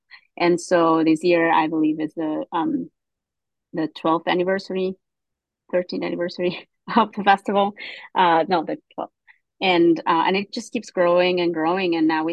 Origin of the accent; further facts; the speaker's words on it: Mexico; now in United States; I grew up in Mexico